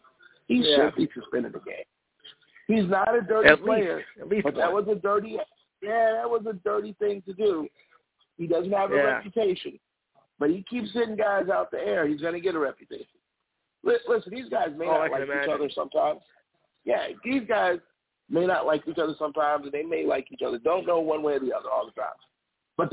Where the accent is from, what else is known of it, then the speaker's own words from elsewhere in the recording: Chicago, Illinois, United States; growing up in Chicago, and I know this is a rule, from playing basketball in Chicago.